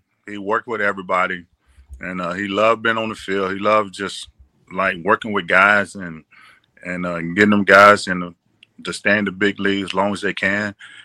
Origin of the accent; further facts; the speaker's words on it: Texas, United States; I looked up to Nolan Ryan because, Texas guy, and I'm from Texas